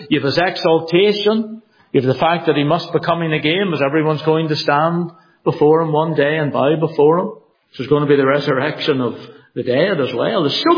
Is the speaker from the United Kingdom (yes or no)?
yes; Northern Ireland, United Kingdom; Well, I'm glad I'm from Ulster, yet that's different than saying a pride of race.